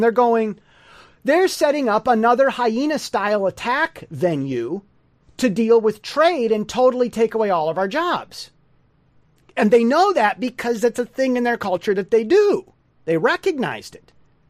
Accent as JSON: {"language": "English", "country": "United States", "said": "Now, I, as an American, had concern"}